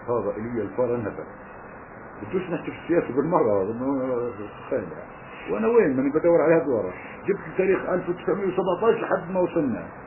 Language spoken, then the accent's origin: Arabic; Palestine; قلت له احنا كفلسطينيين لازم احنا في كل بلد اوروبا